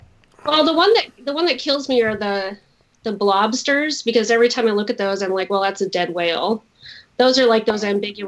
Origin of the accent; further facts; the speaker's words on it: Wyoming, United States; now in Oregon, United States; I was that weird kid growing up in Wyoming that would just check the ghost books, the 5 ghost books out over and over and over again.